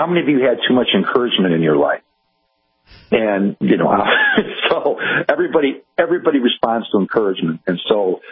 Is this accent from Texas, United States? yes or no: no; Cleveland, Ohio, United States; moved away as an adult; also born or lived in Kansas City / Louisville / rural Missouri / northern Michigan; decided that in order for me to grow it, I'd have to leave Cleveland, my hometown, and moved to Kansas City and worked for a big, large healthcare system there for 10 years, and then to Louisville and then back to rural Missouri